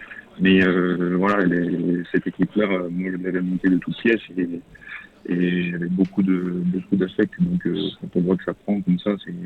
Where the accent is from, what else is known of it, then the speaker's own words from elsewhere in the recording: Poitiers, Nouvelle-Aquitaine, France; Oui, je suis originaire de Poitiers, en fait.